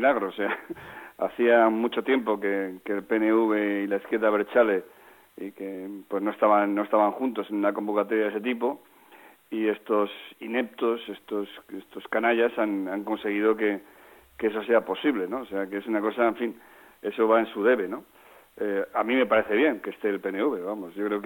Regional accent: Spain; Yo me considero socialista y me considero español.

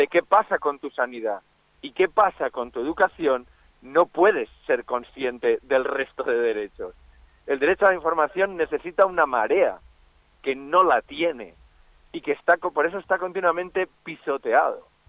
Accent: Valencian Community, Spain; Y en el caso de mi tierra, permítanme que yo creo que ustedes lo van a entender muy bien, mejor que nadie. Es que así parlem una lengua diferente, que es el valencià, el catalá

